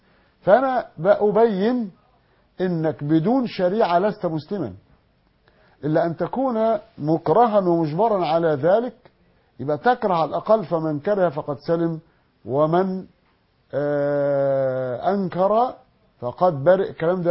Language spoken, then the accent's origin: Arabic; Egypt